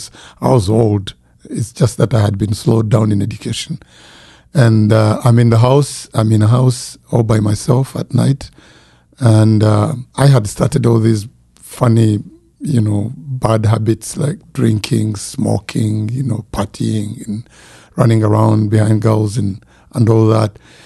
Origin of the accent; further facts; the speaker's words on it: Uganda; born there; I wasn't born yet, but you know, I was born in Uganda.